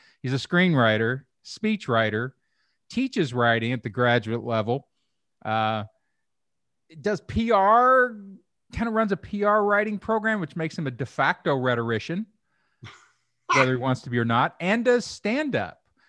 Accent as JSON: {"language": "English", "town": "Louisville", "region": "Kentucky", "country": "United States", "said": "I'm from Kentucky originally. You can't get rid of that."}